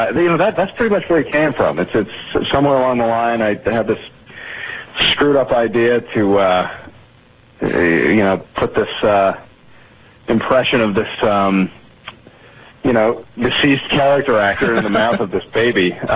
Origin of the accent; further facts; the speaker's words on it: New England, United States; 20 or 30 different guys that I knew growing up in New England